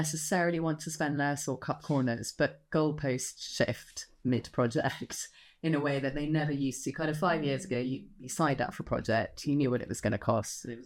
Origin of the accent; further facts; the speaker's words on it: United Kingdom; We tend to have, as British people, I think, quite a negative perception of the UK.